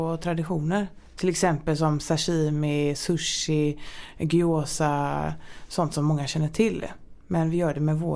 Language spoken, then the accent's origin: Swedish; Gothenburg, Västra Götaland County, Sweden; Jag är från Göteborg.